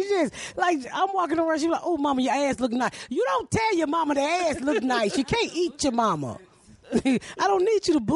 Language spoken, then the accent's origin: English; Decatur, Georgia, United States; I grew up in right outside Decatur, called Artwright Place. Yeah. So my family's mainly in Decatur. That's in Atlanta.